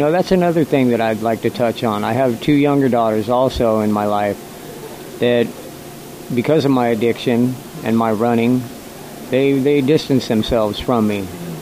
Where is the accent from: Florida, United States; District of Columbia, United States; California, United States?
California, United States; Azusa; Originally, I'm from Azusa, California. It's a little city down in about 13 miles east of Los Angeles, right up against the San Gabriel Mountains.